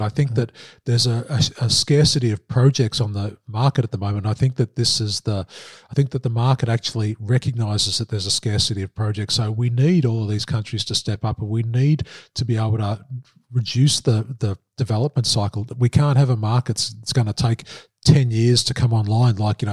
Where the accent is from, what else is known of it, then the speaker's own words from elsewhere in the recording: Australia; my home country of Australia